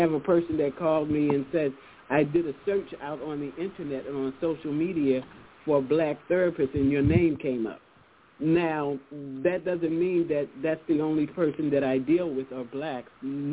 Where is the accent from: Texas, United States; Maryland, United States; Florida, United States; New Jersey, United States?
Maryland, United States; Baltimore; my mother is the youngest of three sisters, and we were born and raised in Baltimore, like I told you guys.